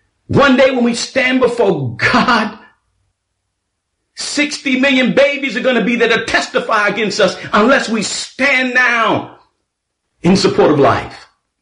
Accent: New York City, New York, United States; I was raised in New York City. Back in the 60s when we had to use this and not a gun, I can handle myself.

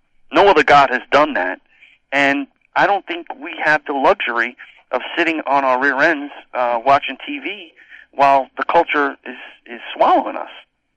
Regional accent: New York, United States; You know, we were born and raised in New York. We're not leaving New York. We're going to fight. We're going to turn this island upside down for the Lord.

